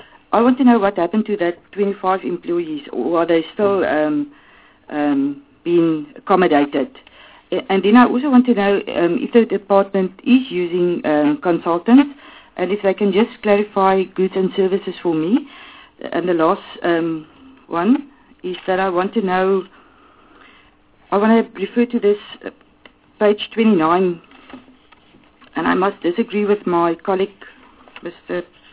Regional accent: Northern Cape, South Africa; I'm also from Northern Cape

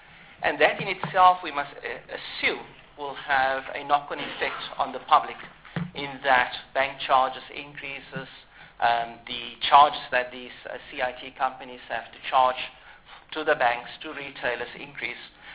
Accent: South Africa; as any South African

